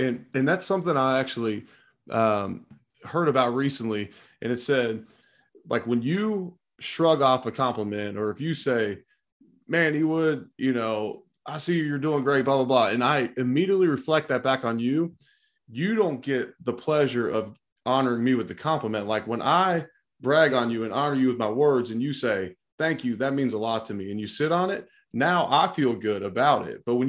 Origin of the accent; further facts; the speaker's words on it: Cincinnati, Ohio, United States; Yeah, I grew up in Cincinnati, so Carl Pickens was on my radar too